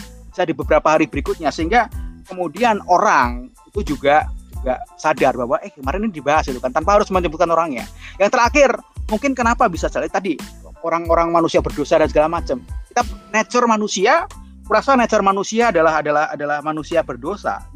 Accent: Juwana, Central Java, Indonesia; born there; kalau saya lahir di Juwono, Pati, itu sangat akrab dengan riwayat dari kota mana Juwono, Pati

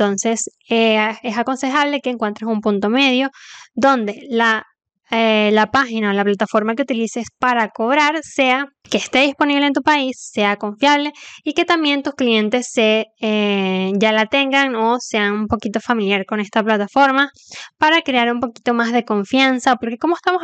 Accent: Venezuela; Por ejemplo, hay plataformas que en mi país, que es Venezuela, hay muchísimas que no funcionan.

